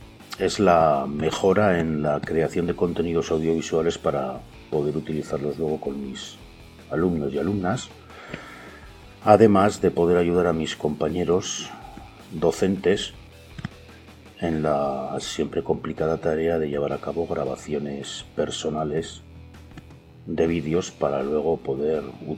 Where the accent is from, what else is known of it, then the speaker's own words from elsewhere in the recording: Vitoria, Basque Country, Spain; soy de Vitoria, pero doy clases en el IES Laudiol de Lambide Escola de Llodio.